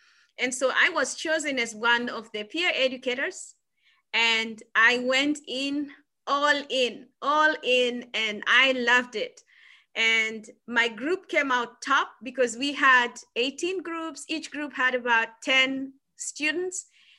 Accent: Kenya; moved away as an adult; also born or lived in South Africa; now in Manchester, United Kingdom; I am Kenyan, and I am born and bred in Kenya, went to school in Kenya, and in my 20s, I relocated to South Africa. And I lived and worked in South Africa until 2019, when I relocated from South Africa to the United Kingdom, where I am right now.

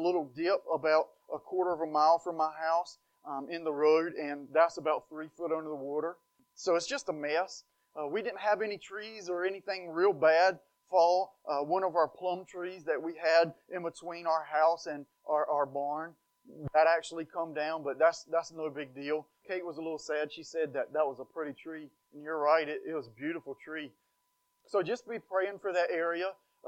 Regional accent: North Carolina, United States; So I'm from North Carolina, and we had a hurricane come through there last night.

